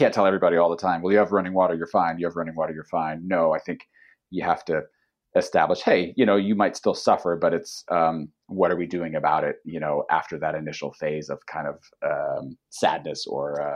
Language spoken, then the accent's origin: English; United States; I know that too, as I grew up in the States.